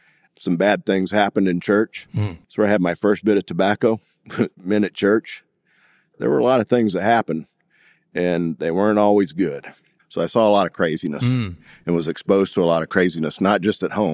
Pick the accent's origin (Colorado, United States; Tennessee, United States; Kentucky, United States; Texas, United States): Tennessee, United States; also born or lived in Missouri / Illinois; My family moved around a lot, so I grew up in Missouri, Illinois, Tennessee. We moved every couple of years, so I don't really have any roots. I claim Tennessee is home